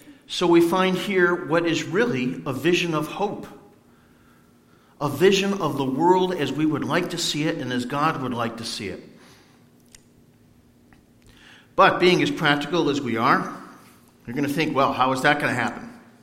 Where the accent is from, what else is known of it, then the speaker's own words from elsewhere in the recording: Meriden, Connecticut, United States; That's more than twice the size of my hometown of Meriden.